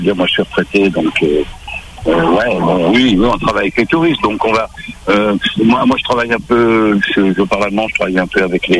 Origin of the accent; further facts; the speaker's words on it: French Polynesia; On est français. On n'a pas les passeports américains. On n'a pas des passeports japonais. On a des passeports français ici, européens, il me semble.